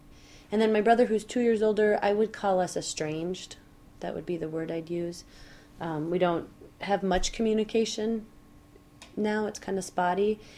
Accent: Fargo, North Dakota, United States; also born or lived in Montana; I was raised in Fargo, North Dakota. I should probably point that out. So I was born in Montana, but raised in Fargo when I was four.

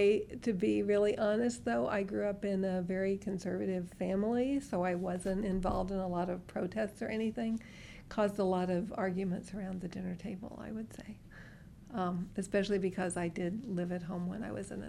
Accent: Urbana, Illinois, United States; So I grew up primarily in Urbana, Illinois. I graduated high school there in 1967.

